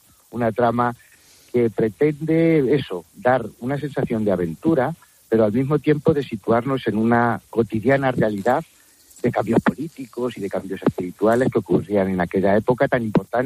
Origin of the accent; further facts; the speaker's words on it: Almorox, Castilla-La Mancha, Spain; un joven desheredado de Almorós, que es mi pueblo, un pueblo del noroeste toledano